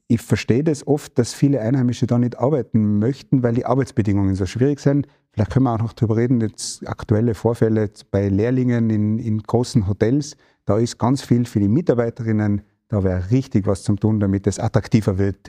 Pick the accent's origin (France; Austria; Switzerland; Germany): Austria; Fulpmes, Tyrol; Ich komme aus dem Stubai ursprünglich, ich bin aus Fulpmes im Stubai und ich habe meine ersten Euro eigentlich immer im Wintertourismus verdient.